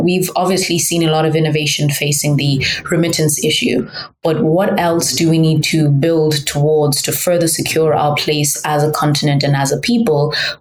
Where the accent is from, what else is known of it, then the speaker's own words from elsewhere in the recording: Lesotho; I myself qualified outside of the fact that I came from Lesotho.